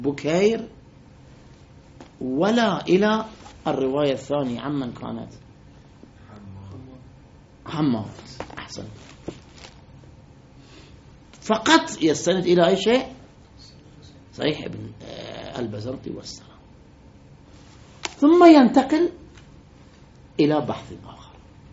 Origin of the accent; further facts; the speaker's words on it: Lebanon; فالآن عندنا في لبنان